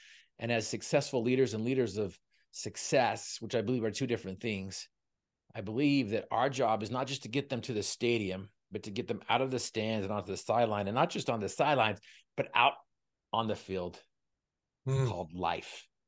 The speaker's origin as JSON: {"language": "English", "region": "Utah", "country": "United States", "tie": "born or raised there", "said": "I was raised in Northern Utah, where they breed him to hate him down South."}